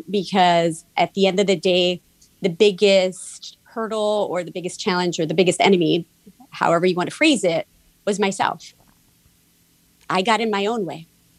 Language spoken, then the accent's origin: English; New York City, New York, United States; So my parents moved a little bit around, but they settled on Parkchester in this little home, and I grew up there.